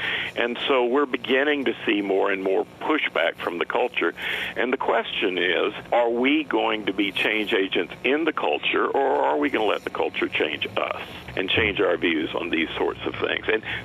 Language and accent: English; High Point, North Carolina, United States; I grew up in High Point, North Carolina. When I was growing up, there were 42 working furniture factories.